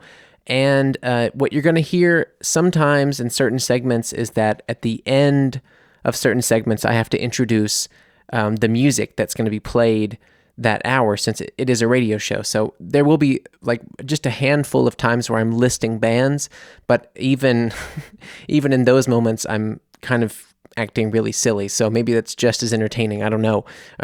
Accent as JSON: {"language": "English", "country": "United States", "lives_now": "Germany", "said": "I'm an American here in Germany, and my show lands on Independence Day."}